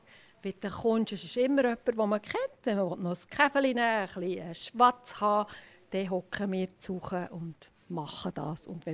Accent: Buntels, Fribourg, Switzerland; Ich bin in Buntels aufgewachsen, Gemeinde Düdingen, und wir sind natürlich schon als Kind ab und zu hier in die Buddy kommen dürfen. Mein Kindertraum war immer, neben dieser Buddy zu wohnen. Und vor 17 Jahren ist mir das gelungen.

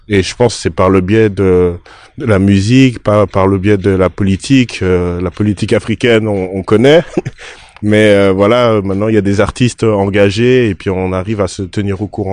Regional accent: Switzerland; Et en Suisse, je suis un Congolais. Donc moi, ça me va, j'arrive à jongler des deux. Je dirais que j'ai une éducation suisse parce que voilà, je suis né en Suisse. Mais je sais que le cœur, le sang, la sensibilité musicale, ça vient du Congo

